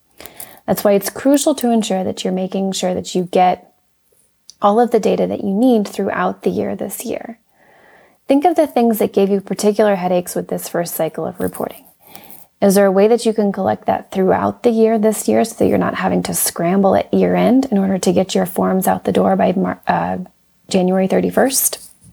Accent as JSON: {"language": "English", "town": "Denver", "region": "Colorado", "country": "United States", "said": "I'm from Denver, Colorado."}